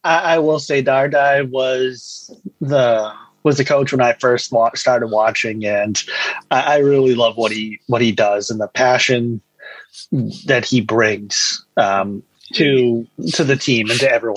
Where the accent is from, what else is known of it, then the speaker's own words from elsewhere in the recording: United States; Sat the upper bowl as being an American, like, at our stadiums, we don't have smoking